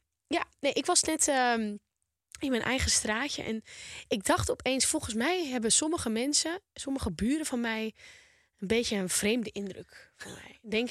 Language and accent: Dutch; Volendam, North Holland, Netherlands; Ik ben een Volendammer, ik vind dat echt vreselijk.